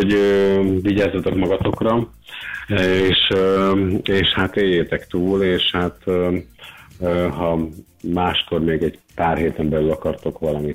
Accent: Cegléd, Pest, Hungary; Én egy kisvárosból származom, Ceglédről egyébként

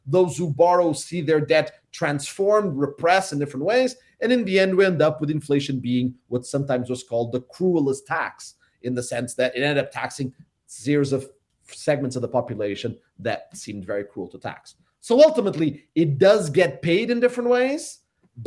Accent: United States; I would be nervous, not just for being an American, but also for being a citizen of the world

